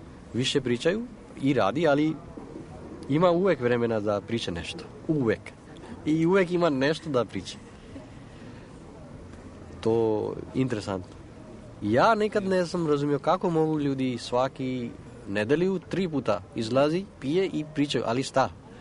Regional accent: India; Serbian is a second language; now in Serbia; pitaju, o, odakle si ti? To je prva, i onda kažem iz Indije

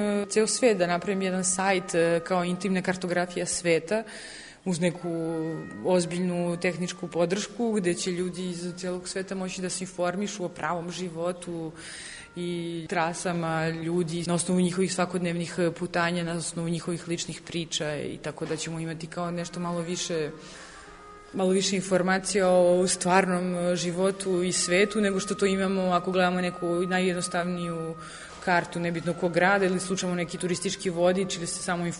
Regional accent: Belgrade, Serbia; also born or lived in Čačak; now in Marseille, France; Ja sam rođena u Čačku, onda sam odrasla u Beogradu i sada trenutno živim u Marseju.

